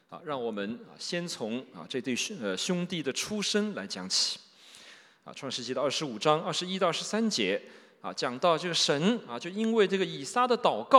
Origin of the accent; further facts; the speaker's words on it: China; 我们中国人我们就知道你在那个幼儿园开始就不能够输在起跑线上是吧